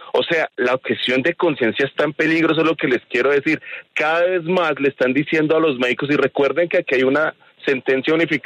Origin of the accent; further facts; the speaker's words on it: Bogotá, Colombia; yo que crecí en Ciudad Bolívar, y eso es algo que no me avergüenzo